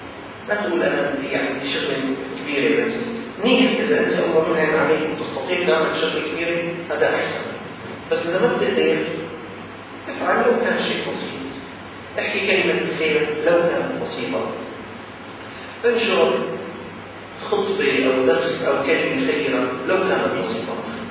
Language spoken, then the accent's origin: Arabic; Damascus, Damascus Governorate, Syria; في جمعية عندنا في الشام اسمها جمعية موجودة في سوريا طبعا